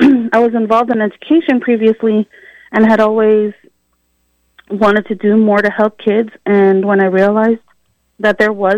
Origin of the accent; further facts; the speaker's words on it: Los Angeles, California, United States; now in Emporia, United States; I'm originally from Los Angeles, and so the differences and, you know, community from here and there are just so vast.